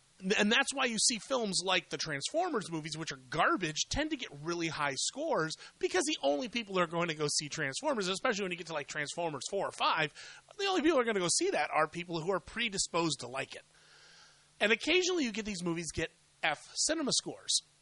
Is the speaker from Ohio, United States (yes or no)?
yes; Columbus, Ohio, United States; He grew up in Columbus, Ohio, which is my hometown.